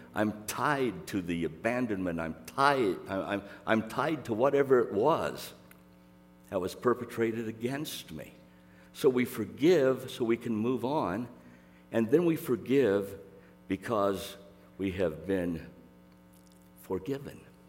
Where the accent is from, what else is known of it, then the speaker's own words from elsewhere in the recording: Corvallis, Oregon, United States; I grew up in Corvallis, Oregon, the home of Oregon State University, from which I graduated in 76